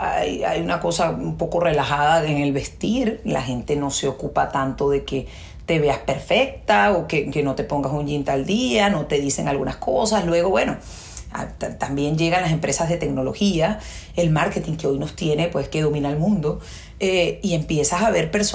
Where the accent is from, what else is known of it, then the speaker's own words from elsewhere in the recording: Venezuela; si tú trabajabas en mi país, yo soy venezolana